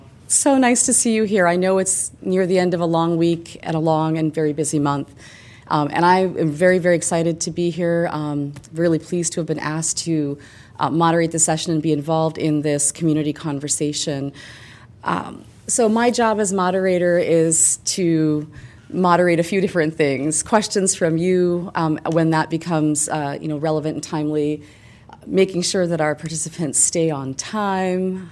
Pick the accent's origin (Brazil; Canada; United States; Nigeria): Canada; you know, I grew up in Canada.